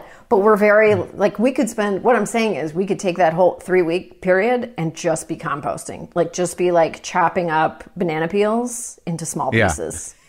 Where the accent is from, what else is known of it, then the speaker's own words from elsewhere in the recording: Toronto, Ontario, Canada; I grew up in Toronto.